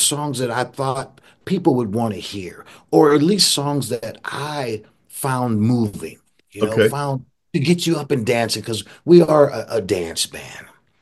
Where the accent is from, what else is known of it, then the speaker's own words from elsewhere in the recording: Warren, Ohio, United States; I grew up in Warren, Ohio, and my father was a radio disc jockey.